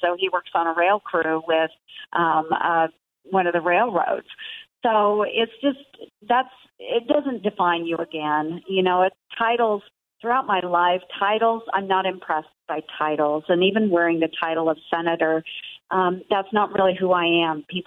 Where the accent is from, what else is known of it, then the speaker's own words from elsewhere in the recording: Iowa, United States; especially where I'm from Southwest Iowa, a very rural county. We have just a little over 10,000 folks that live in my county. Most of them will reside in the county seat there where I live in Red Oak.